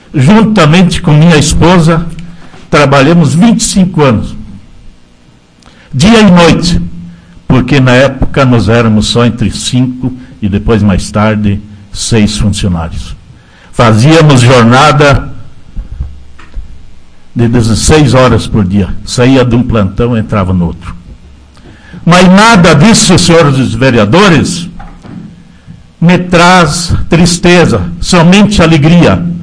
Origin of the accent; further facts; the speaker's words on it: Agudo, Rio Grande do Sul, Brazil; como nós somos gaúchos e agudenses, gaúchos, por natureza